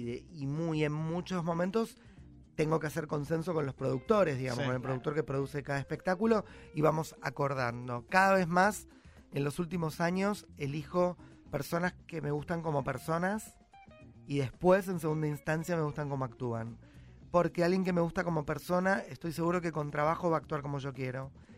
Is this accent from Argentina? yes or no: yes; Argentina; nuestra caja social, política, económica, anímica, como argentinos